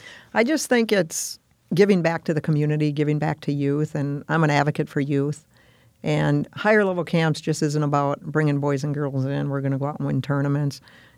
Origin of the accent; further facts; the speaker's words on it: Milwaukee, Wisconsin, United States; I would say growing up in Milwaukee, I was probably one of very few girls in the neighborhood